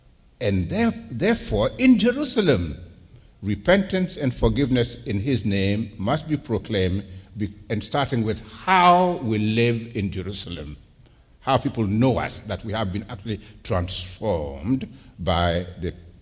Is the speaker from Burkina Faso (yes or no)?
yes; Burkina Faso; also born or lived in Mali; Growing up in Burkina Faso and in Mali, we had people that were suspicious others from the perspective of Christians. I was born and raised in a Christian home